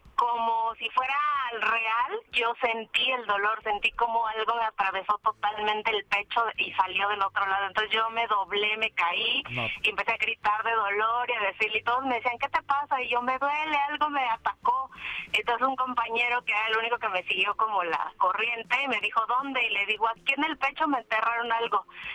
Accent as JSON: {"language": "Spanish", "town": "Nezahualcóyotl", "region": "State of Mexico", "country": "Mexico", "tie": "born or raised there", "said": "Sí, toda mi vida, todo el tiempo he vivido aquí."}